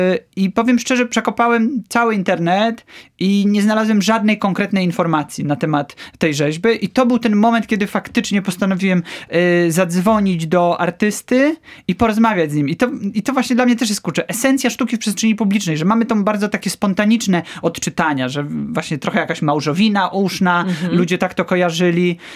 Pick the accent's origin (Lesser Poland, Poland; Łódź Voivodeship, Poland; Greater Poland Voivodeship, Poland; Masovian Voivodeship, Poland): Masovian Voivodeship, Poland; Warsaw; mieszkam prawie że od urodzenia w Warszawie